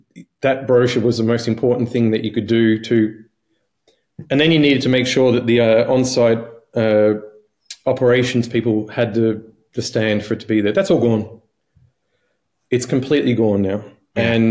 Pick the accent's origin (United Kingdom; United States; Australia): Australia; I'm Australian, so if I was in Australia